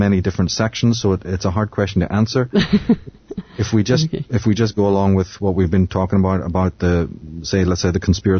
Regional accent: Belfast, Northern Ireland, United Kingdom; Because growing up in Belfast, you know, of course we have the Unionists

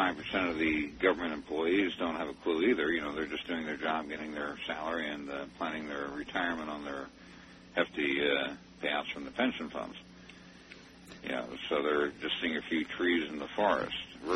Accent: Arizona, United States; I'm from Arizona, so there's a big red staples button.

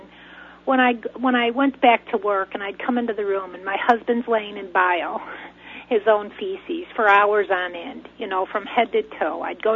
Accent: New York, United States; until I brought him back to my hometown because I had to go back to work. I took a 6 months leave off of work, and when I got him into the Chemung County Nursing Home, that's when my nightmares began

